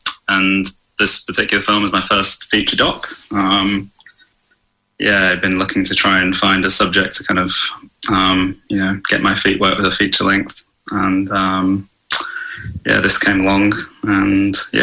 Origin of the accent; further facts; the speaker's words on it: London, United Kingdom; they knew I came from London